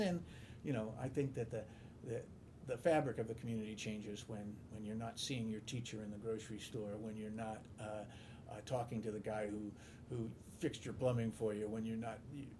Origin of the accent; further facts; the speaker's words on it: Mill Valley, California, United States; And I was growing up in Mill Valley, the parade would start out in Alto, come by my place at Nelson